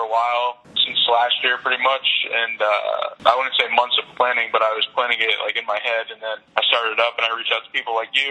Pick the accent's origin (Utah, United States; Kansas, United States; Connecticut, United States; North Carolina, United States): Connecticut, United States; West Haven; And then I just told him I was from West Haven, got him to wear it.